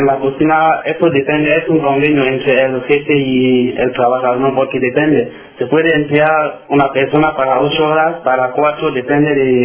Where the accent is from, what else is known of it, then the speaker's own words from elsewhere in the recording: Cameroon; now in Spain; Vale, y soy de Camerún. Hace, bueno, ayer fue el 28 de mayo y cumplí 2 años aquí ayer.